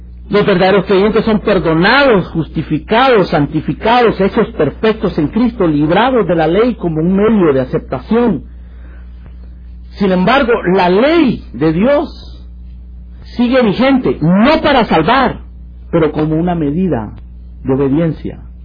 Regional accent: Guatemala; Recuerdo que ahora que estuve en mi país, en Guatemala, hace relativamente poco tiempo

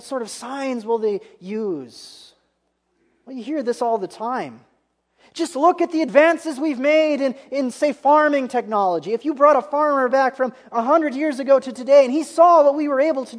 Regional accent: Wisconsin, United States; I grew up in Wisconsin. You have to remember one thing about Wisconsin. It's the dairy state, okay?

